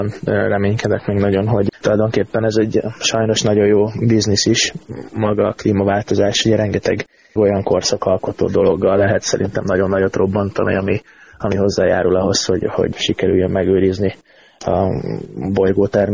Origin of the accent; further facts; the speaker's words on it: Tatabánya, Komárom-Esztergom, Hungary; én pedig Tatabányai vagyok